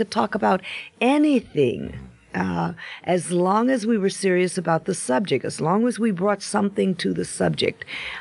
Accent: Chicago, Illinois, United States; I was cast in a big musical show in Chicago, which is my hometown.

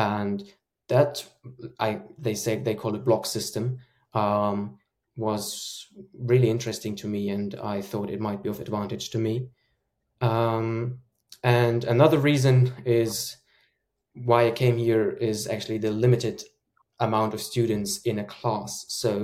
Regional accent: Germany; I'm originally from Germany, so and I applied there

